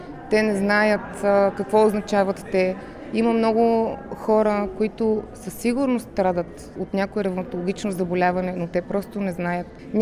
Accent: Sofia, Sofia City, Bulgaria; born there; В град София. През далечната 1987 година, след два дни ще стана на 37

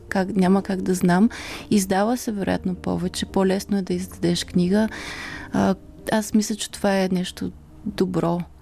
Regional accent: Sliven, Sliven Province, Bulgaria; also born or lived in Ruse; израснала съм в Сливен и винаги съм се чувствала, когато съм опитали откъде си, съм казала, че съм от Сливен. Някак си не приемах дълго време Русе като роден град

